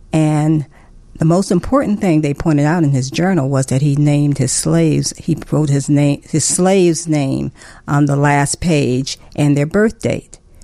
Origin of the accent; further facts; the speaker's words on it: Chicago, Illinois, United States; Well, I grew up in the area of what we call Bronzeville now. When I was growing up, it was called Grand Boulevard. It was basically African-American community, but everybody lived there.